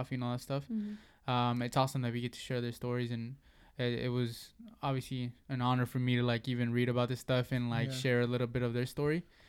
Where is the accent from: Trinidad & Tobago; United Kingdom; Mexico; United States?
Mexico; Like you know, we come from Mexico, you know, and it's crazy that could have very easily been us.